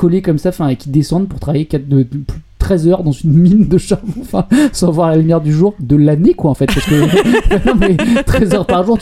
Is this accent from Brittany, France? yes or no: no; Lyon, Auvergne-Rhône-Alpes, France; Et alors, bon, moi, je suis lyonnais